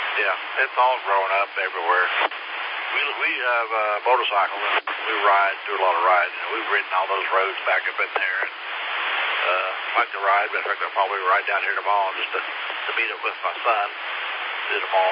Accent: Charleston, South Carolina, United States; I grew up in Charleston, went to Bishop Inland High School down there, and you know, I worked 10 years for the city, 10 years for the county down there.

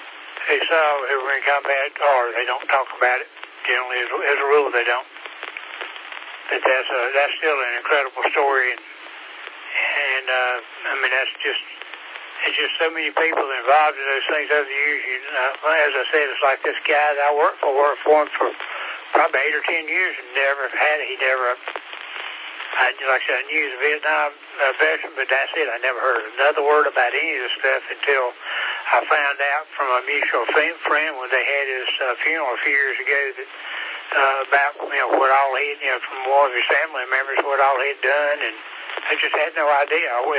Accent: Georgia, United States; But I'm from Georgia. I'm a Georgia native." But a lot of people tell me I don't sound like I'm from this area.

